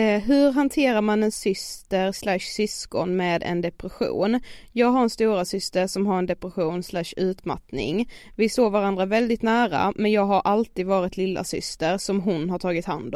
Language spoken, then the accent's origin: Swedish; Karlshamn, Blekinge, Sweden; Men har jag typ varit hemma i Karlshamn nu i så här 2 veckor, då får jag jättemycket separationsångest.